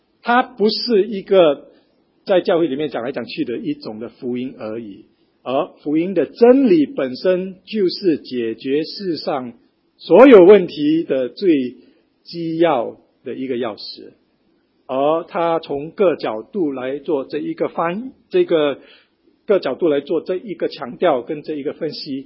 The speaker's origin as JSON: {"language": "Chinese", "country": "Singapore", "said": "你说我们新加坡人常常这样子讲"}